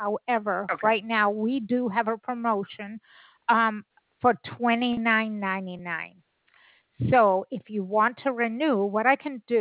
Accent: Boston, Massachusetts, United States; Well, you're totally correct because I'm originally from Boston.

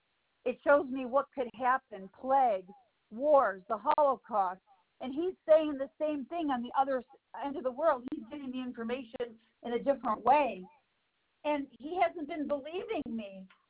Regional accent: Cleveland, Ohio, United States; born there; Cleveland.

